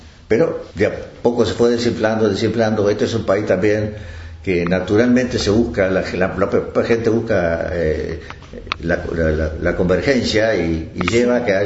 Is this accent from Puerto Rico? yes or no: no; Argentina; Pero así somos los argentinos.